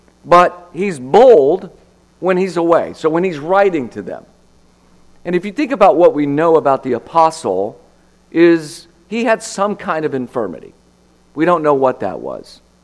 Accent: Texas, United States; also born or lived in Lubbock; I grew up in Texas. I lived in Lubbock, Texas for about 5 years.

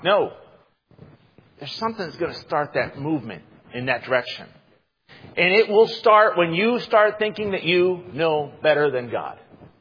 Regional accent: United States; I had to book a tour, a private tour, to be able to do this because I'm American.

